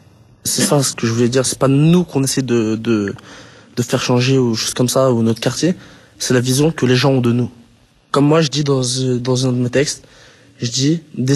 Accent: France; Moi, je suis français, mais j'ai des origines algériennes. Mon père et ma mère sont algériens.

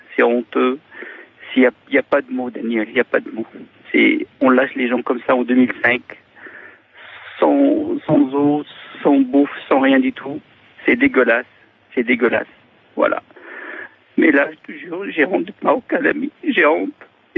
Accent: Morocco; moved away; Moi, je suis parti du Maroc depuis 80.

